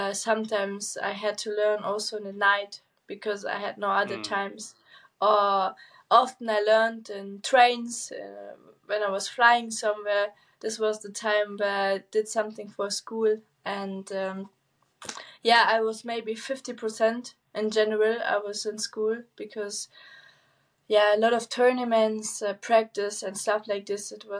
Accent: Kassel, Hesse, Germany; English is a second language; I did my final exams in 2021, and I did it in my hometown in Kassel.

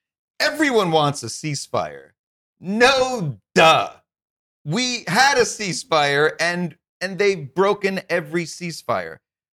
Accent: New York, United States; And anti-Semitism that I experienced was so minimal growing up in New York.

